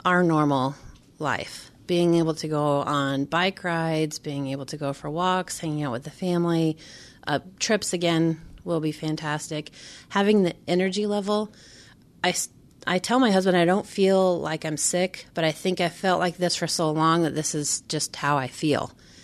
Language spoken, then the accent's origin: English; Kansas, United States; born there; I was born in Kansas 3 months after him, so no.